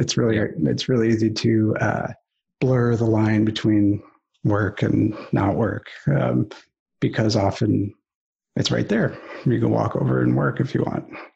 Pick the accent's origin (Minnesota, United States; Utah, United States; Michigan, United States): Michigan, United States; Ann Arbor; also born or lived in Los Angeles; So I grew up here in Ann Arbor, Michigan. It's a, I don't know, small town. It's about 125,000 people. It's a college town.